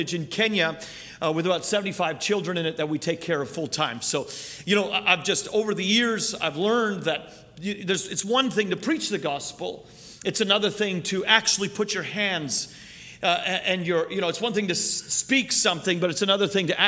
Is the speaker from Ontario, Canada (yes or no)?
no; Fort McMurray, Alberta, Canada; also born or lived in Newfoundland; now in United States; I was born and raised in Canada. I'm a U.S. citizen, thank God, today. But I was born on the east coast of Canada in an island called Newfoundland, and I was raised in Alberta, as far north